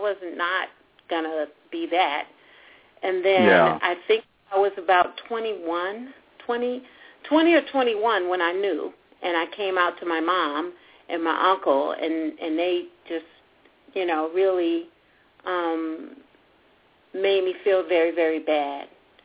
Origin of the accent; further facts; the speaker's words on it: Gary, Indiana, United States; if you could help me leave and go back to my hometown in Gary, Indiana